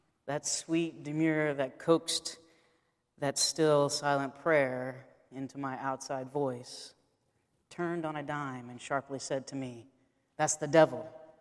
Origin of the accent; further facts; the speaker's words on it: the South, United States; anybody grow up in the South besides me?